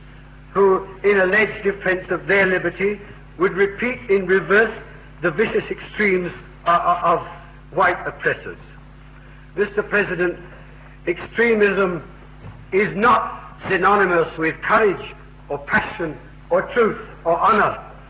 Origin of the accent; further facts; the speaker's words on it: London, United Kingdom; born there; I was born in the East End of London, the descendants of some 20 generations